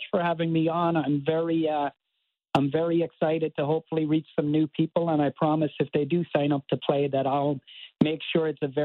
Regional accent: Cork, Munster, Ireland; born or raised there; moved away as an adult; now in Baltimore, United States

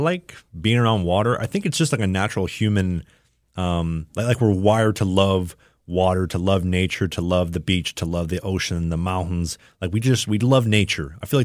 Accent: Manitoba, Canada; Well, we are from Manitoba

